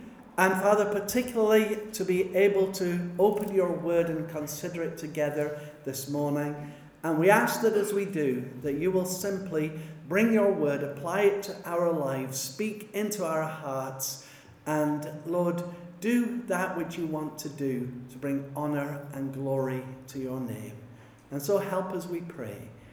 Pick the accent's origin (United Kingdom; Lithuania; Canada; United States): United Kingdom; York, Yorkshire and the Humber; I'm originally from York, just outside York across in England